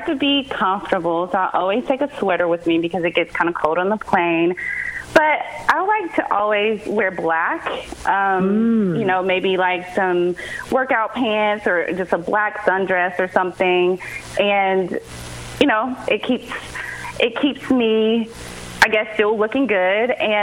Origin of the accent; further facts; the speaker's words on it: Arkansas, United States; being that I am from Arkansas, so by default, I always cheer for